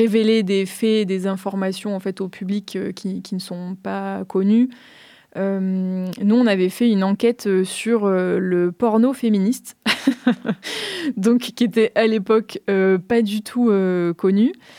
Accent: Auvergne-Rhône-Alpes, France; en 2021, de revenir en Drôme, parce que moi, je suis originaire de Drôme provençale, et de m'installer dans le Crétois.

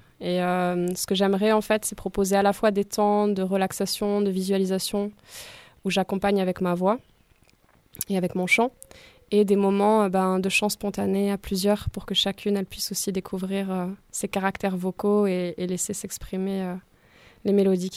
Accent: Grenoble, Auvergne-Rhône-Alpes, France; Je viens de Grenoble et ça fait depuis 2016 que j'habite ici.

